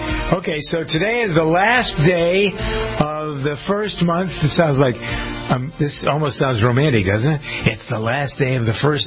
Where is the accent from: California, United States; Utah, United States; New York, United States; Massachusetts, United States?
Massachusetts, United States; Framingham; I'm aware of some documents that have been found in my hometown of Framingham, Massachusetts.